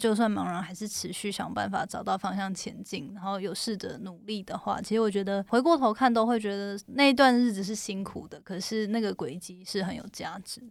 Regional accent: Hualien County, Taiwan; 身边的家人，就我是花莲人，但还好我家人们都平安这样子。

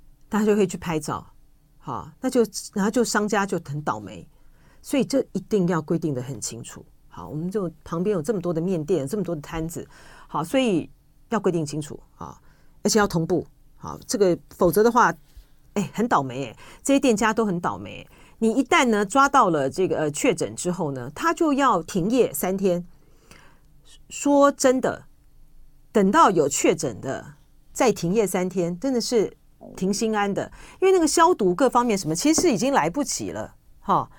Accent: Taiwan; 就是我觉得美国人也是比较诚实了哈，就我们台湾人呢就是很喜欢。

